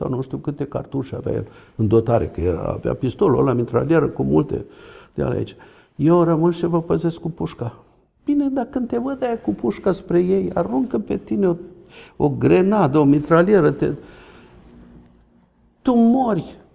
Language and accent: Romanian; Transylvania, Romania; crescând în Ardeal, știam să jur ungurește, știu și țigănește, știu.